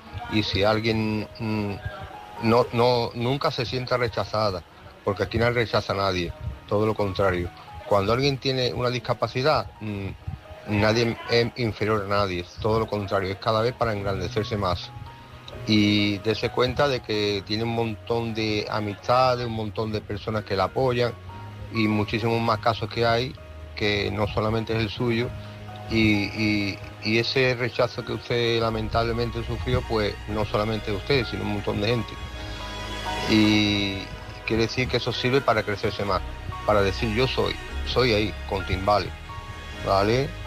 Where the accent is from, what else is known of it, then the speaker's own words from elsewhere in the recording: Seville, Andalusia, Spain; now in Santiago de Cuba, Cuba; soy de Sevilla, pero actualmente estoy en Santiago de Cuba